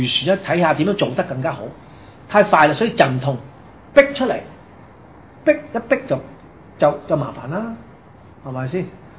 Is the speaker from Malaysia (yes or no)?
no; China; 你睇日本點樣去南京大屠殺咧，殺我哋中國人咧？